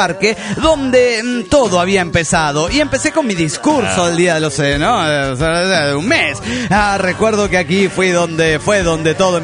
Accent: Puno, Peru; Soy el gótico de Puno, Perú.

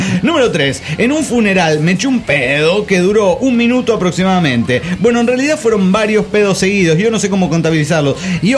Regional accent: Los Cabos, Baja California Sur, Mexico; de los Cabos Baja California, Sur de México.

